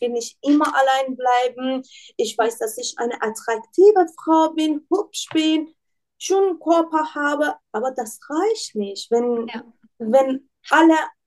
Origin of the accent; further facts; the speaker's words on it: Iran; now in Germany; Ich bin 31 Jahre alt. Ich komme ursprünglich aus dem Iran